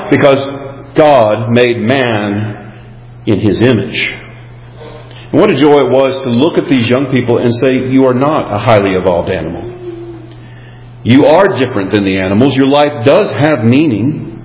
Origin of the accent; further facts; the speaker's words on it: the South, United States; accent: southern American; with my, of course, American accent, my southern accent